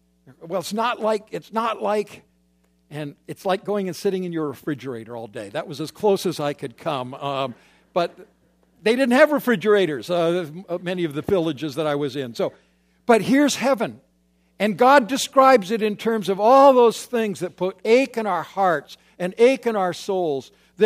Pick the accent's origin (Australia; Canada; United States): Canada; Calgary, Alberta; And people would inevitably ask, where are you from? And I would say in my naivety, I'm from Calgary where the Winter Olympics are going on.